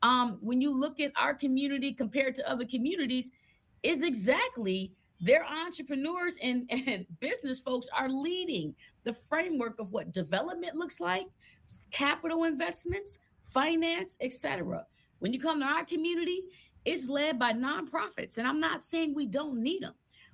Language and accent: English; Illinois, United States; And I'm from Illinois, so I'll be yelling y'all.